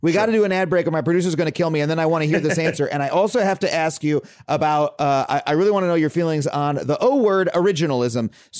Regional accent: Wading River, New York, United States; I grew up in a town called Wading River, way out east.

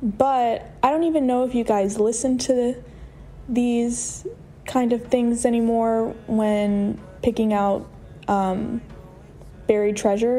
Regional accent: Houston, Texas, United States; I'm from Houston, Texas, and I've been a longtime listener to Sound Opinions via Spotify for I think about 4 or 5 years now.

